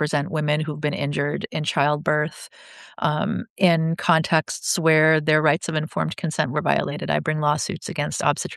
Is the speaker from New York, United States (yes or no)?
no; Massachusetts, United States; born there; I was born in the United States in 1974. In Massachusetts, in the hospital.